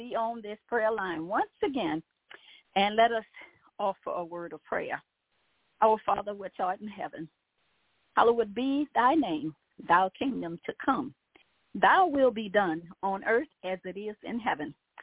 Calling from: Baton Rouge, Louisiana, United States; I am calling from Baton Rouge, Louisiana.

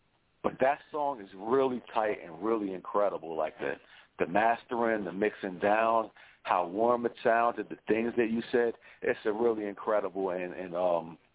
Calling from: New Jersey, United States; I'm calling from South Jersey.

